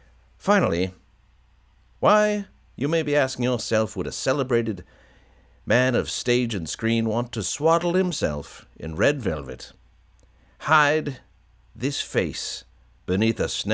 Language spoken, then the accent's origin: English; Vermont, United States; Why do I not find a Macy's in my home state in which to portray Santa, you ask? Sadly, though the humble Green Mountain State is rich in cheese, maple syrup, and hippies, it has a Macy's-shaped hole in its heart.